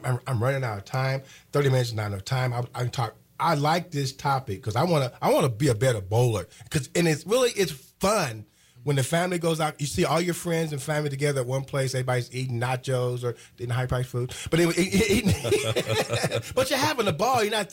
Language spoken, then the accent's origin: English; Terrell, Texas, United States; We have five high schools in my hometown, Terrell. I went through four of them.